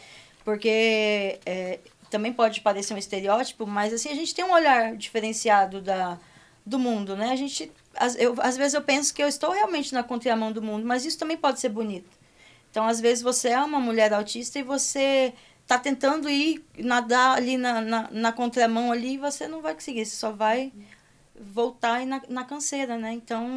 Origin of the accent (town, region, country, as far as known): Jaciara, Mato Grosso, Brazil